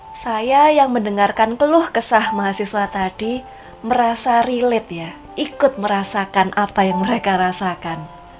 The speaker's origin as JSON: {"language": "Indonesian", "town": "Malang", "region": "East Java", "country": "Indonesia", "lives_now": "Surabaya, Indonesia", "said": "saya juga bekerja, merantau dari Malang pergi ke Surabaya."}